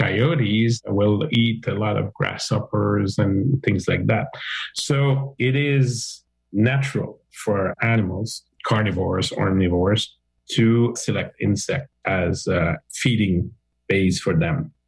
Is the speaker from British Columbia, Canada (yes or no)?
no; Montreal, Quebec, Canada; I'm an agrologist from Montreal area in Quebec.